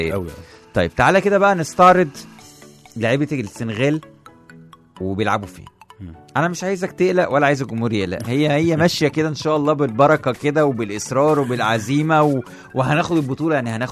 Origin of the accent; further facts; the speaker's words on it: Upper Egypt, Egypt; اي محافظه عندنا في الصعيد تنظم ماتش